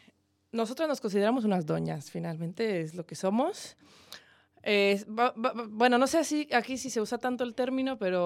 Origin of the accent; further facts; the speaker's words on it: Mexico; pero nos conocimos en México, somos mexicanas las dos